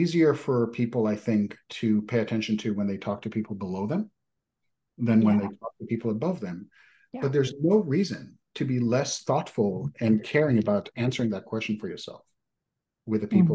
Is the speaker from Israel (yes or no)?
yes; Israel; English is a second language; I was born and raised in Israel. I still identify as Israeli. I speak Hebrew with my parents. I hold an Israeli passport.